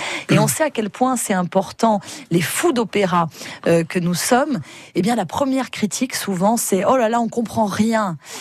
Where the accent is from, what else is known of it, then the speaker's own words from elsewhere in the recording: Corte, Corsica, France; lorsqu'on est mezzo-soprano, qu'on vient de Corté, c'est-à-dire qu'on vient d'une petite île